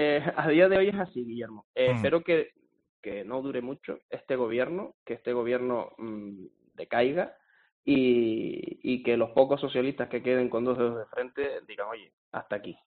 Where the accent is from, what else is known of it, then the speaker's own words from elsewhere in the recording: Spain; estar allí como español es humillante.